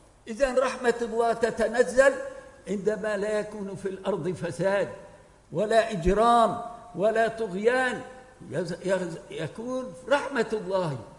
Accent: Syria; moved away; أنا من سوريا لكن ما أستطيع الدخول إليها 35 سنة لم أدخلها

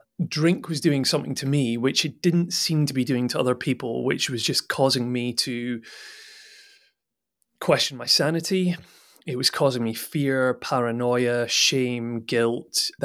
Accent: Scotland, United Kingdom; So being born and raised in Scotland, I don't think it will surprise, or I hope it won't offend anyone, when I say that Scotland is quite famed for its drinking culture.

